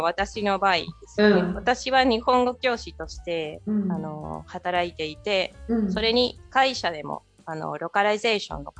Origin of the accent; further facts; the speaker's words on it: Argentina; Japanese is a second language; それは、 私たちアルゼンチン人は全くしませんね。